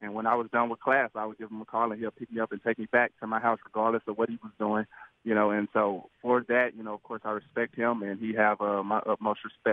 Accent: Texas, United States; You know, of course, pretty much how we met, you know, of course, we're both from Texas.

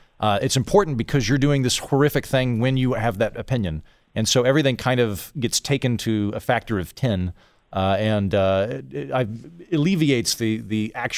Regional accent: Oklahoma, United States; A lot of my growing up in Oklahoma, the friends that I have that are from small towns that stayed there

